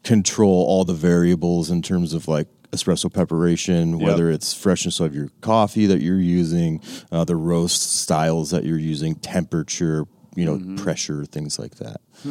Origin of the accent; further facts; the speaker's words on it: Washington, United States; Yeah, born and raised in King County, actually.